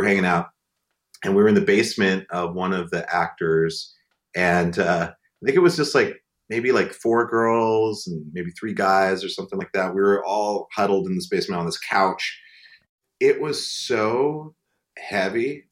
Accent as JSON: {"language": "English", "town": "Great Falls", "region": "Montana", "country": "United States", "tie": "born or raised there", "said": "I grew up in Great Falls. So we're in Helena. Helena's like an hour and a half away from Great Falls in the capital."}